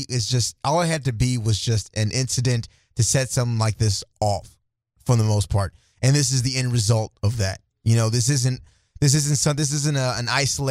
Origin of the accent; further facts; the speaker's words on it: St. Louis, Missouri, United States; I'm from the city. I grew up in the city.